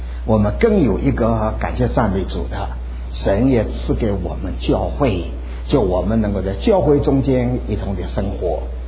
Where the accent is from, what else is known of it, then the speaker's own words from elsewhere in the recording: China; 我们中国人个子不太大